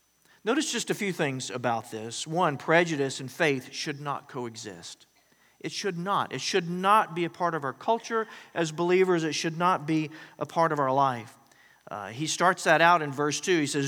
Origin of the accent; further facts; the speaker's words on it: the South, United States; now in Dallas, United States; I used to think, you know, growing up in the South, I thought it was just white people and black people.